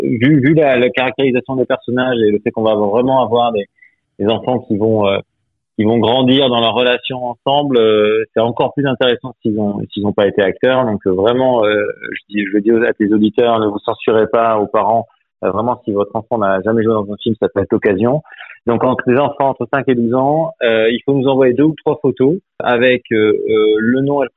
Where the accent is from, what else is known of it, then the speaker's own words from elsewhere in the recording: Bordeaux, Nouvelle-Aquitaine, France; Moi, je suis originaire de Bordeaux. J'ai grandi là-bas, donc je suis très attaché à l'Aquitaine.